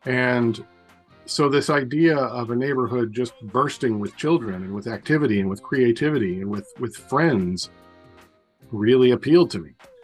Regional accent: Portland, Oregon, United States; I grew up in Northeast Portland in a neighborhood, almost a suburban neighborhood, right on the edge of Northeast Portland.

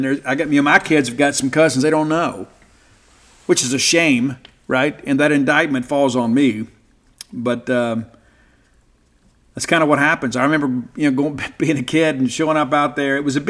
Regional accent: Mississippi, United States; And again, I am from South Mississippi, and I have been to both funerals and weddings where fights broke out.

